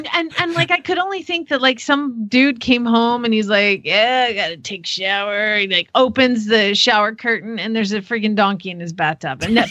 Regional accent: Arizona, United States; Because I am from Arizona and you selected my question, I would like you to answer.

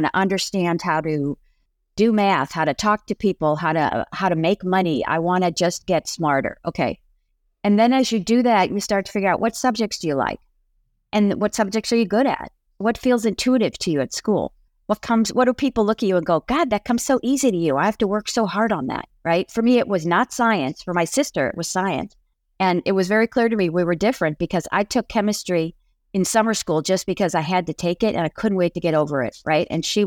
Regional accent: San Diego, California, United States; as a kid growing up in San Diego, I also wanted to get out of San Diego.

